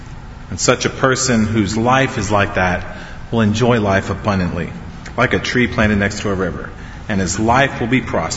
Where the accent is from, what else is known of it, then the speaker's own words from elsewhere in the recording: Pennsylvania, United States; I grew up in Pennsylvania on the eastern side, and we had this great river that flowed out of the mountains of Pennsylvania on its way down to Philadelphia.